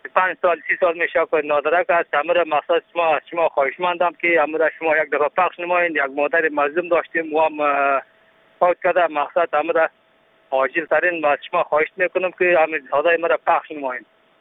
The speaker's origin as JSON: {"language": "Persian", "town": "Mazar-i-Sharif", "region": "Balkh", "country": "Afghanistan", "said": "ولایت ما مزار شریف جای ما کشینده می باشد."}